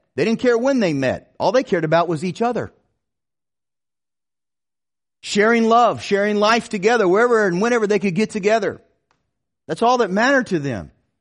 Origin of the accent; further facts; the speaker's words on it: South Carolina, United States; I said, I grew up in South Carolina. I said, I was a big Clemson Tiger fan.